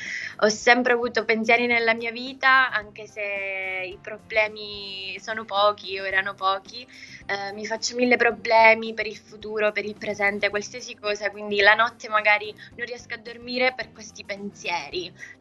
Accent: Campofranco, Sicily, Italy; Campofranco, perché già da piccola io cantavo, ballavo, faccio parte di una compagnia teatrale sempre del mio paese.

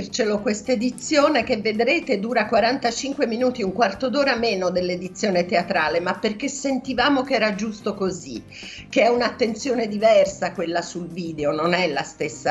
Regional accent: Prato, Tuscany, Italy; born there; Io sono nata a Prato, in provincia di Firenze.

